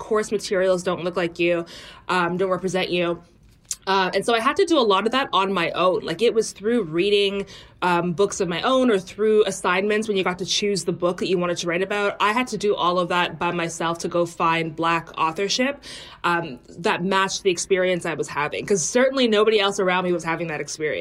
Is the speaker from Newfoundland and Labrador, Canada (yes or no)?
no; Toronto, Ontario, Canada; now in London, United Kingdom; especially because I come from a very multicultural city. I'm from Toronto.